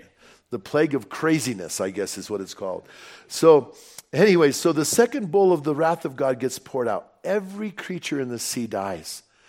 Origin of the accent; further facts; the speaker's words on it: Bernalillo, New Mexico, United States; And I grew up in Bernalillo, and above where we lived, there was a big hip, we used to call it, was a hippie colony, right?